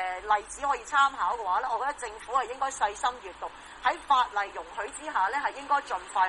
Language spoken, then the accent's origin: Cantonese; Hong Kong; 咁我諗呢一個咧，作為香港人咧，都見得好清楚啦。